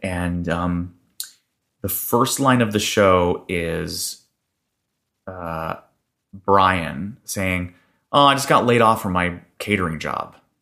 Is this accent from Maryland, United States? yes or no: no; New York City, New York, United States; Cause remember I was from New York City. So after University of Michigan, I just moved back home.